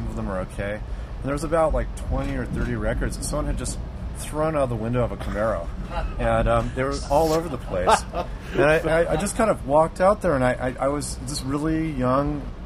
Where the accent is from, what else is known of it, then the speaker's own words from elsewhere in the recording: Los Angeles, California, United States; I grew up in Los Angeles, uh-huh.